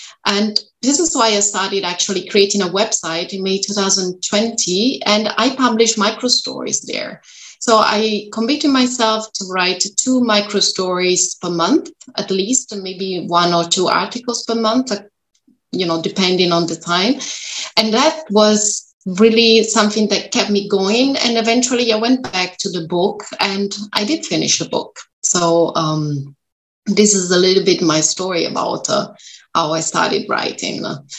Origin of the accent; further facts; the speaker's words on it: Italy; English is a second language; moved away as an adult; now in Germany; I'm originally from Italy, but I've been living in Germany now for about 11 years.